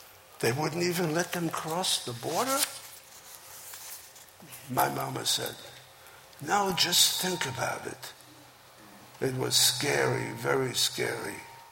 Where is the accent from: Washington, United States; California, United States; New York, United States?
New York, United States; when I grew up in New York as a teenager, I built a shell around me.